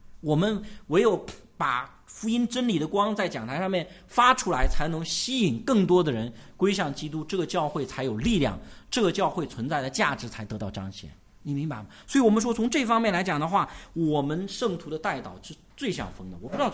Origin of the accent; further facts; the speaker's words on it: China; 我们中国人就是，我说中国是一个求神迹的一个民族